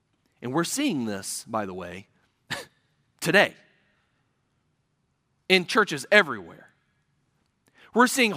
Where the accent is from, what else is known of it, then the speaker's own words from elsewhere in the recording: Midwest, United States; as a Midwesterner, I don't have an accent. You guys have the accent. I don't.